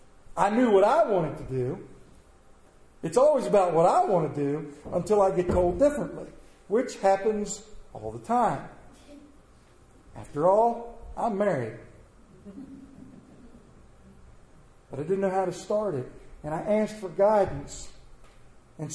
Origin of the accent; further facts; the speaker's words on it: Myersville, Maryland, United States; "Yes, I am. … from Myersville." "From Myersville, Maryland," he says. "Yes, that's me."